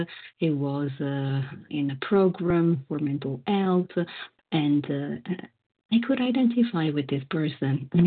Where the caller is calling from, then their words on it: Davis, California, United States; I am calling from Davis, California.